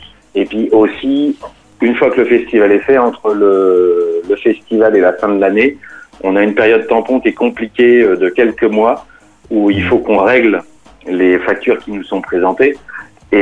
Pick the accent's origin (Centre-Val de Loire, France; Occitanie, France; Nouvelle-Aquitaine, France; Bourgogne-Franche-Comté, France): Nouvelle-Aquitaine, France; Lusignan; il me disait « bah ouais, mais toi, t'es de la ville ». Parce que j'étais de Lusignan.